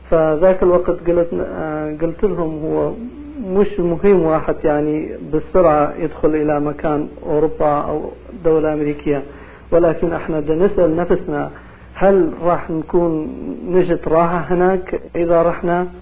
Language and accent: Arabic; Kurdistan Region, Iraq; moved away as an adult; أنا كنت بالعراق بكردستان، مريت مراحل كلش صعبة في حياتي من طفولتي